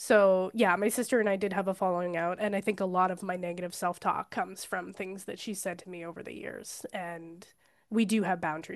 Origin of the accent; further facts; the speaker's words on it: Ontario, Canada; I'm from Ontario and Nova Scotia's slow paced